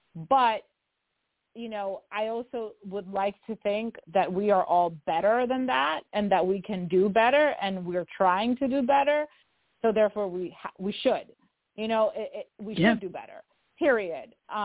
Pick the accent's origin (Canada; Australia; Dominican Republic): Dominican Republic; now in United States; When I moved from the Dominican Republic here to the East Coast, when I met my husband